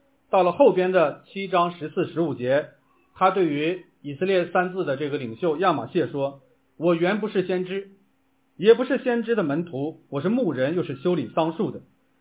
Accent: Linfen, Shanxi, China; also born or lived in Xingtai; 我在山西那个临汾长大，我们那个临汾从我小时候记事的时候，他的绰号就叫做花果城，跟花果山也差不多

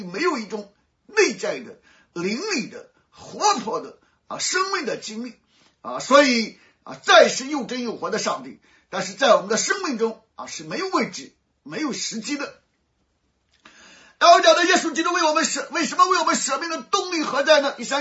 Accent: China; 我们中国人常常谈到欲望满足不了的痛苦啊

